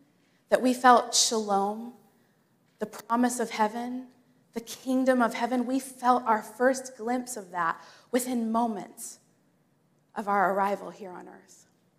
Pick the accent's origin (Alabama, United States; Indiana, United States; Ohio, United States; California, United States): Indiana, United States; also born or lived in Boston; I was Midwest born and East Coast raised or bred. And what I mean by that is that I was born and raised in Indiana, but I really found myself and who I was meant to be when I was living in Boston.